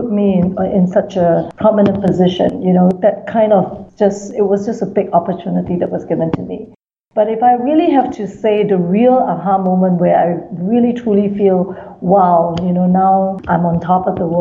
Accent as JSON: {"language": "English", "country": "Singapore", "said": "I'm a Singaporean Chinese."}